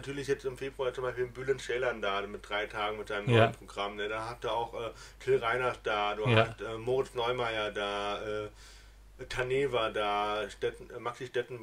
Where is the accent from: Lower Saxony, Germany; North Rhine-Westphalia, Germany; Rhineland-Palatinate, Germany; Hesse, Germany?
Rhineland-Palatinate, Germany; Ja, aber ich spreche kein Pfälzisch.